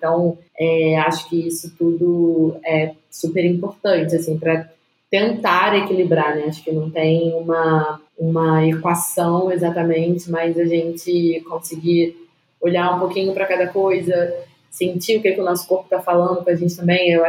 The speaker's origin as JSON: {"language": "Portuguese", "country": "Brazil", "said": "enquanto brasileiro, enquanto, e aí nesse caso, né, pessoas negras e periféricas"}